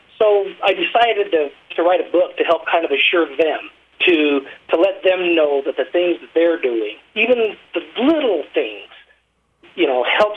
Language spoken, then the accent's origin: English; Sunnyside, Utah, United States; also born or lived in Price; I was born and raised in Sunnyside. I was born here in Price, and I've been here my whole life.